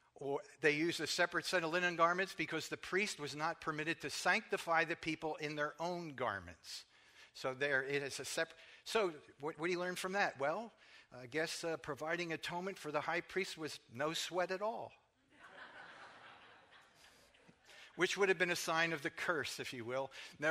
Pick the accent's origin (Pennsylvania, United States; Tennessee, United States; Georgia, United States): Pennsylvania, United States; Philadelphia; I'm from Philadelphia.